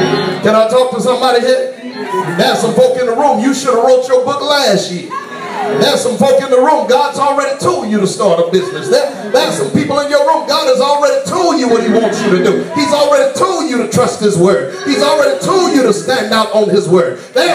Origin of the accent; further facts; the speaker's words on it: Houston, Texas, United States; I'm from Fifth Ward.